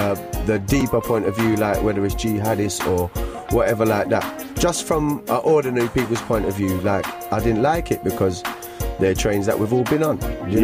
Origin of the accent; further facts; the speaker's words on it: Ipswich, East of England, United Kingdom; When I was growing up in Ipswich